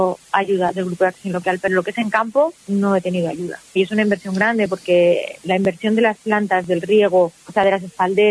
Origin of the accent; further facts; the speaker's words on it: Almendra, Castile and León, Spain; como siempre he estado muy ligada a mi pueblo, antes Almendra del Pan no era conocido